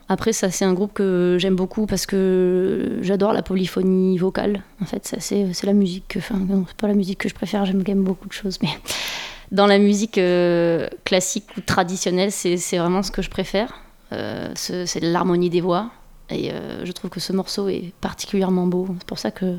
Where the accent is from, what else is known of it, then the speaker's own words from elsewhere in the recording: Carcassonne, Occitanie, France; also born or lived in Toulouse / Montpellier / Paris; je suis née à côté de Toulouse, j'ai grandi à Carcassonne, j'ai fait mon lycée à Montpellier.